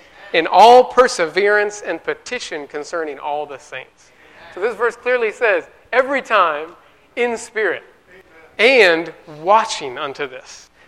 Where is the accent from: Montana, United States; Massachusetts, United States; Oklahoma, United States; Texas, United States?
Texas, United States; Irving; I grew up in the church life. I grew up in Irving, Texas. Went to school in Austin